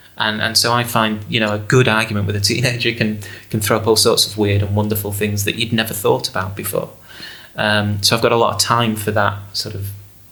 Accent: England, United Kingdom; this is an exciting play that means something to me as a, 16-year-old growing up in England.

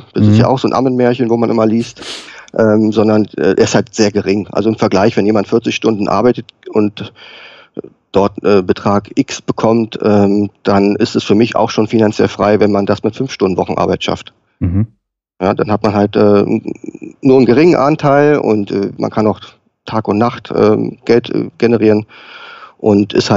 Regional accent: Berlin, Germany; now in Valley, Germany; Ich komme ja ursprünglich aus Berlin.

